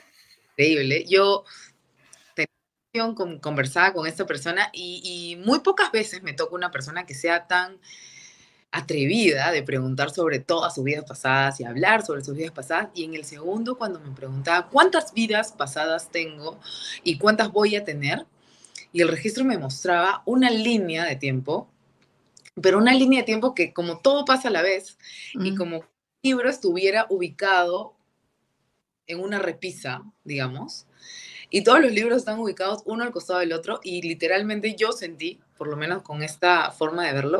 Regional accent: Lima, Peru; Yo soy de Lima, Perú.

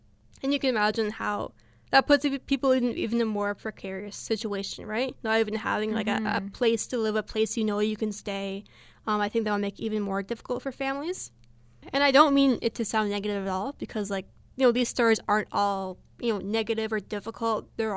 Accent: Canada; born there; since I was born in Canada, I had Canadian citizenship just by virtue of being born here

